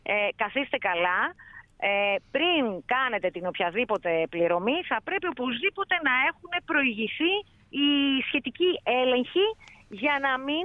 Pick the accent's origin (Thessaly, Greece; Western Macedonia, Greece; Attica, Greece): Western Macedonia, Greece; Grevena; επειδή είμαι από χωριό, από τα Γρεβενά